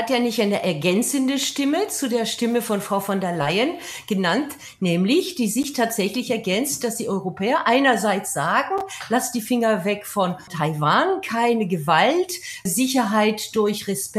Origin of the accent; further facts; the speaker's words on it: France; ich spreche hier als Wissenschaftlerin, nicht als Parteiische, als Französin